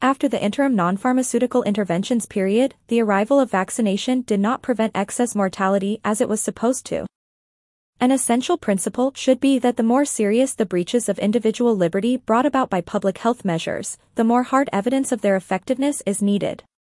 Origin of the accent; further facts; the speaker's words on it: Melbourne, Victoria, Australia; In my hometown of Melbourne, Victoria, the entire population was confined to home detention for 262 days overall.